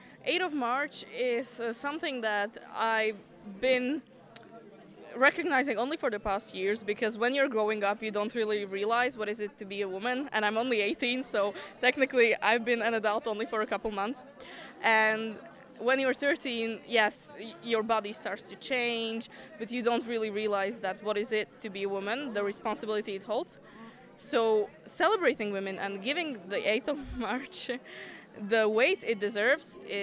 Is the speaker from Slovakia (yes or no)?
yes; Slovakia; I'm 18. I come from Slovakia.